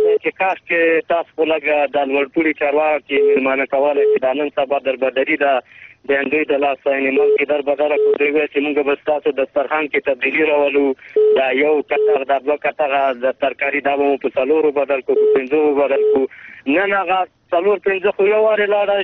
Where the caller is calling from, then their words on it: Paktia, Afghanistan; زادران څه ستاریخ زازم دي پکتیا ولایت